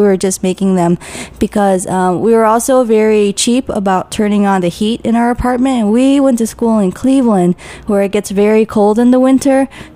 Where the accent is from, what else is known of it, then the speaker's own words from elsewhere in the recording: Vietnam; And then I came from Vietnam.